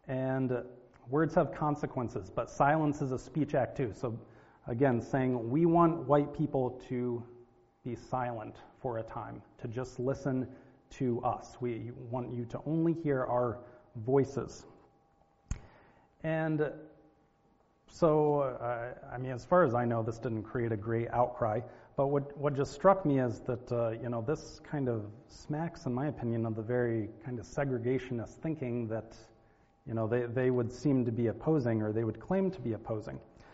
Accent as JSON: {"language": "English", "country": "United States", "said": "even though I have all these, you know, ancestors from Europe, to me, I'm an American."}